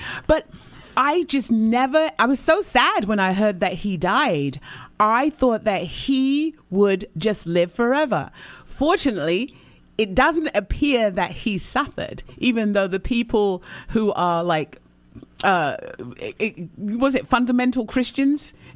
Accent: United Kingdom; I'm British.

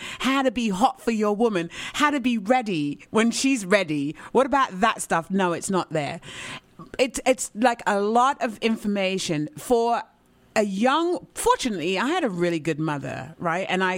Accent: England, United Kingdom; I'm a woman, I'm a black woman, I'm tall, I'm English

